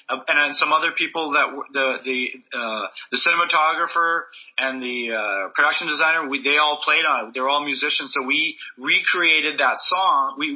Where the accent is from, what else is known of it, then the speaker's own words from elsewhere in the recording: Winnipeg, Manitoba, Canada; when I was just out of high school, I grew up in Winnipeg.